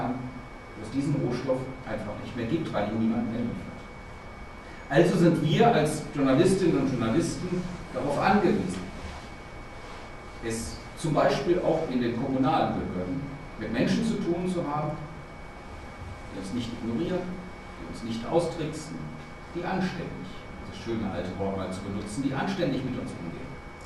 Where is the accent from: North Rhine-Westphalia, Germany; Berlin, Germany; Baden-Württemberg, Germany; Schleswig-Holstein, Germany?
North Rhine-Westphalia, Germany; Cologne; Wie gesagt, ich komme aus Köln, das ist nochmal speziell